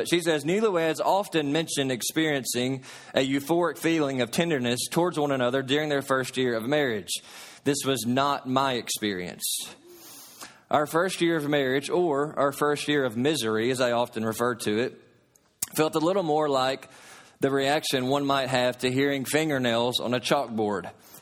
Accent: Kentucky, United States; She is shrimp and caviar, and I'm beanie weenies from Katy's, Kentucky.

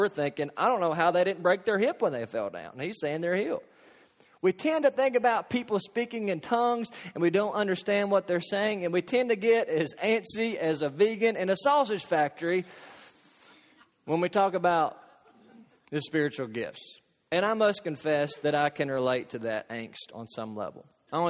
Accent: Kentucky, United States; All I know is the church I grew up back home in Katy's, Kentucky, they didn't talk like that.

